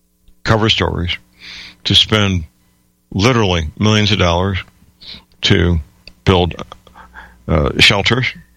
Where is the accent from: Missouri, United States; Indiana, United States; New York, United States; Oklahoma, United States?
Missouri, United States; St. Louis; I did find out that locally in my hometown, St. Louis, Missouri, they made use of a Superfund cleanup site as a cover story to do something else.